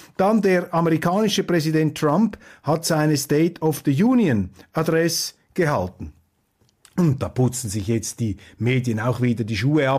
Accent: Switzerland; Und wenn Sie von mir als Schweizer noch einen Tipp bekommen wollen, dann sage ich Ihnen, mehr Schweiz wagen

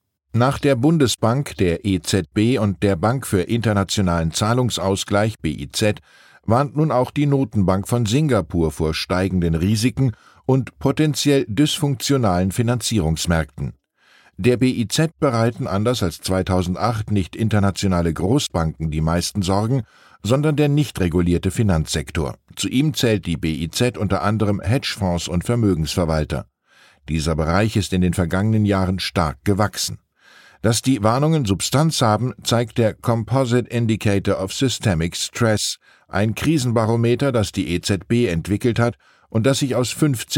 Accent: Hamburg, Germany; Was mich als Hamburger besonders freut

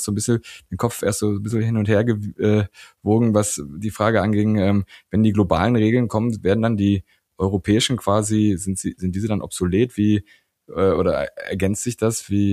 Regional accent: Austria; Bei uns in Österreich

